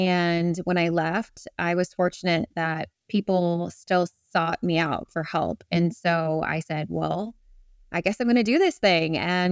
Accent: Alaska, United States; So I grew up in Alaska, so lots of mountains, hiking, snowboarding, ice skating

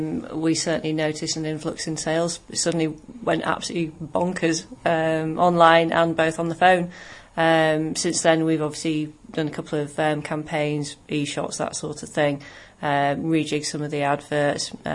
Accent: York, Yorkshire and the Humber, United Kingdom; now in Newcastle upon Tyne, United Kingdom; No, I'm actually originally from York.

